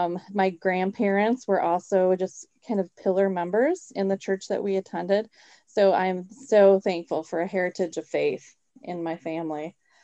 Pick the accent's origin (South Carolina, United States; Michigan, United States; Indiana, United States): Michigan, United States; Zeeland; I grew up in Zeeland with my mom and dad, and I have three other siblings. So there were four of us total. I was the second of four kids.